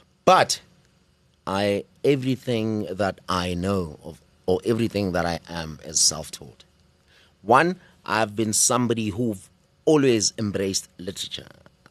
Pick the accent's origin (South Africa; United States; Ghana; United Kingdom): South Africa; Soweto, Gauteng; Mina, I'm from Ezola too, Soweto.